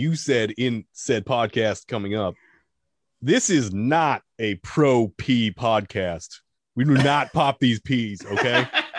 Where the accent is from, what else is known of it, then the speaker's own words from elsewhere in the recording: Walpole, Massachusetts, United States; growing up in Walpole, I was friends with the … because they shared a band space in the same building as us.